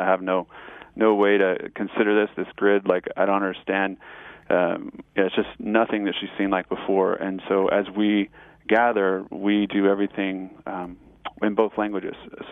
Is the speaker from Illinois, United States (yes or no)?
yes; Chicago, Illinois, United States; now in Southern California, United States; I know from my kids, I came from Chicago. And so living in Southern California, they think they're, you know, we have a small pool in our apartment and there's a park across the street.